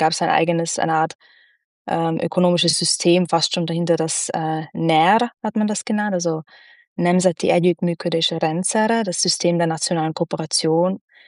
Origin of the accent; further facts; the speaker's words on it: Austria; Und das sage ich jetzt auch als Halbungarin. Also ich bin in Österreich aufgewachsen natürlich, aber habe dadurch diese Beziehung zu Ungarn.